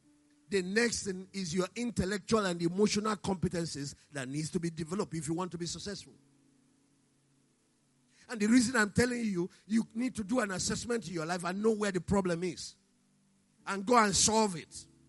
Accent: Anambra, Nigeria; I'm from Anambra State, so you know the story of Anambra.

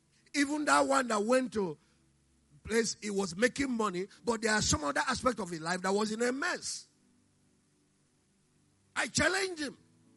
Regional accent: Anambra, Nigeria; I'm from Anambra State, so you know the story of Anambra.

